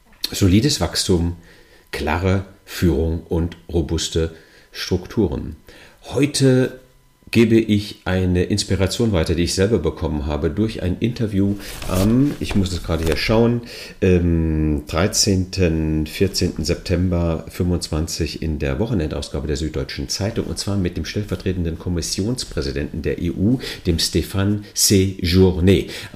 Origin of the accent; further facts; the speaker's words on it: Rhineland-Palatinate, Germany; wie man bei mir zu Hause im Südwesten sagt. Ich komme aus der Nähe von Trier in Rheinland-Pfalz.